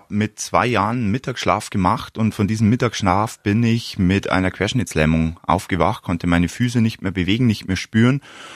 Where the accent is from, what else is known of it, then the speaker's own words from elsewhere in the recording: Wolnzach, Bavaria, Germany; da gibt's einen Lauf bei mir in Wollenzach, in meinem Heimatort